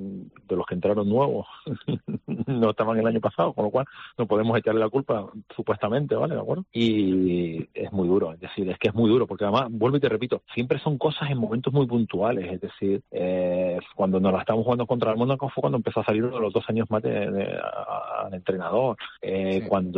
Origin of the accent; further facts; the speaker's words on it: Canary Islands, Spain; Y después en el caso de Gran Canaria, yo, Gran Canaria es el club de mi tierra.